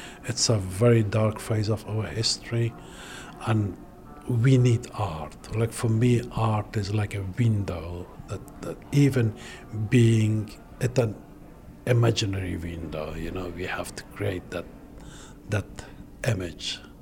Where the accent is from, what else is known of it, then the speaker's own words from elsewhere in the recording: Afghanistan; English is a second language; When I grew up in Afghanistan, when I was young, Afghanistan was a beautiful country.